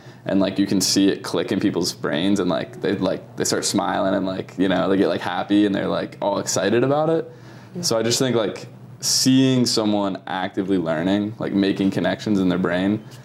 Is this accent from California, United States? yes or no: no; Maryland, United States; I grew up in Maryland and like spent a lot of time inside